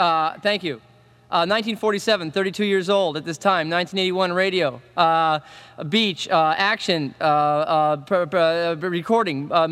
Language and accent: English; Studio City, California, United States; also born or lived in Santa Monica; Born in Santa Monica, 1947. I grew up in Studio City, which is in the Valley. Sorry, I'm a Valley. I'm really a Valley.